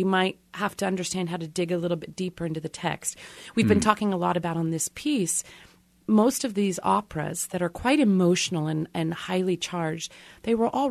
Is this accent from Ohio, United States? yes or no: no; Kansas, United States; But it's they kind of love the fact that I'm from Kansas over there. I'm proud of it.